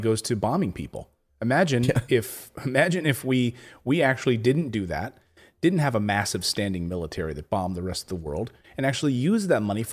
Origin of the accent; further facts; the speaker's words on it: Philadelphia, Pennsylvania, United States; What you have to understand is I'm a liberal from Philadelphia. That's what I am.